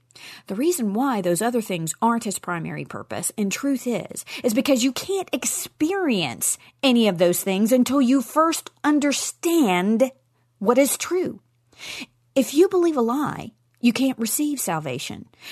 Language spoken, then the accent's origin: English; Nashville, Tennessee, United States; I plan to attend the Spark Media Podcast Conference in March of this year in Nashville, Tennessee, my hometown.